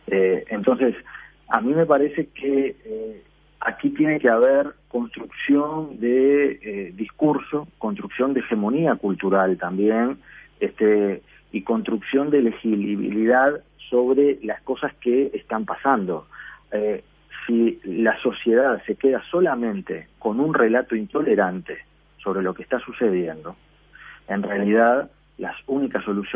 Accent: Uruguay

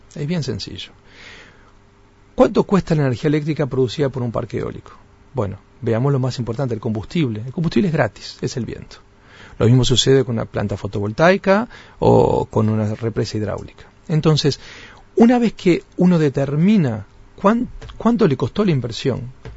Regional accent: Uruguay; somos todos los uruguayos

